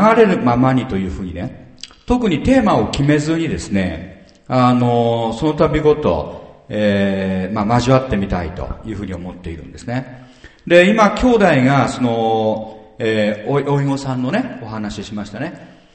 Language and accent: Japanese; Suwa, Nagano, Japan; で、私の田舎は諏訪なんですけど、諏訪もそれなりのね、青森ほどその重くないんですけど、独特のまた世界がある。